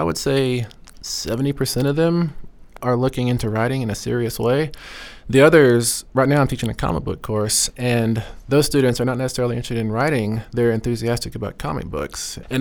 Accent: United States; I think it might come down to the fact that I'm Blackfeet. I'm American Indian.

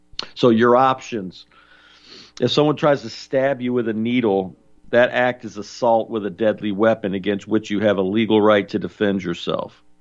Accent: New Jersey, United States; In my home state of New Jersey

